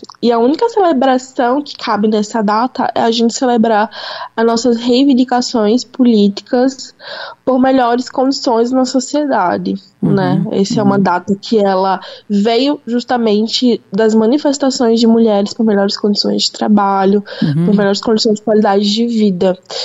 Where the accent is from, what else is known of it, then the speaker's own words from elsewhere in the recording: Pernambuco, Brazil; now in São Paulo, Brazil; Eu sou pernambucana, nascida e criada em Pernambuco, mas moro há 5 anos em São Paulo.